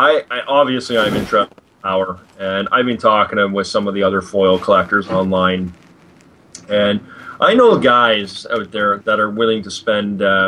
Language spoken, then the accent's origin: English; Canada; I'm a man that's got a lot of maple syrup. I am Canadian, after all.